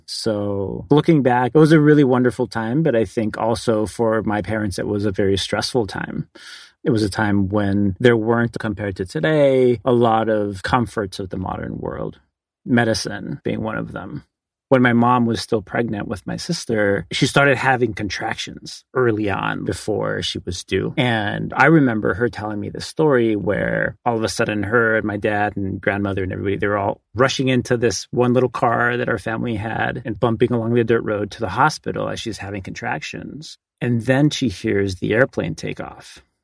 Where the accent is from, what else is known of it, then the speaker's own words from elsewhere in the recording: Easter Island, Valparaíso, Chile; I was born on Rapa Nui. While there was very little contact, but there was some contact because my mom is American.